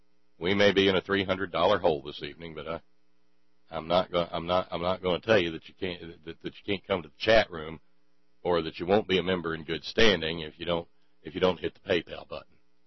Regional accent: Alabama, United States; The church that was never a little one, the church that I grew up in down in Alabama, it has a bowling alley now.

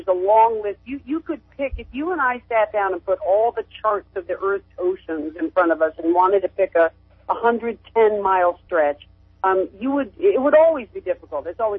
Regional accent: Florida, United States; I had a lot of Cuban friends. I was growing up in Florida

